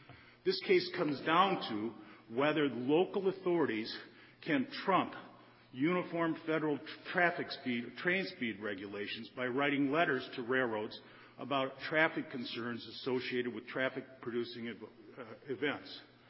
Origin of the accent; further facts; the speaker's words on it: Minneapolis, Minnesota, United States; I'm a lawyer from Minneapolis, Minnesota.